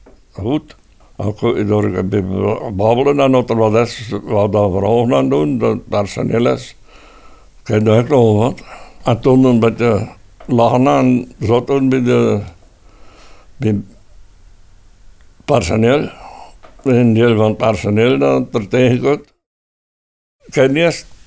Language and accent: Dutch; Oedelem, Flanders, Belgium; Ik ben van Poekmoest, afkomstig van Oedelum. 91 jaar. En het zijn hier 3 jaar.